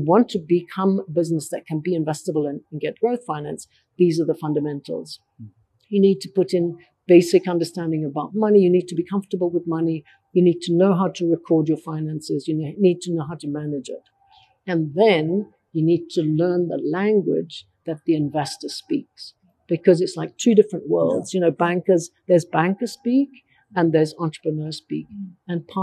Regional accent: South Africa; We really, as South African economy, in a very bad state.

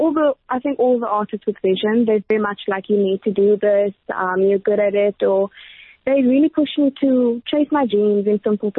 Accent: Mthatha, Eastern Cape, South Africa; born there; now in Port Elizabeth, South Africa; I was born in Mthatha, actually, at St. Mary's Hospital.

